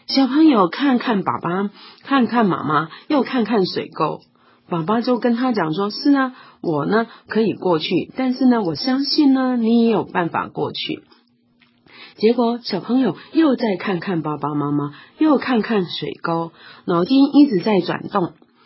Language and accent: Chinese; China; 因为我们中国人实在真的很爱自己的孩子，但是外国人呢也很爱他的小孩子。